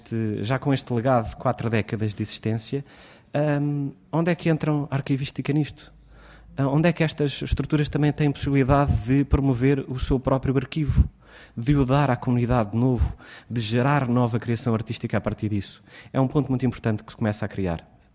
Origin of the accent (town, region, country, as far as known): Portugal